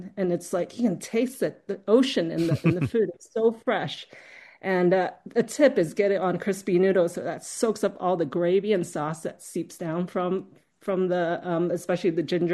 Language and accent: English; Hong Kong; now in United States; I'm from Hong Kong, and so my region is Cantonese food.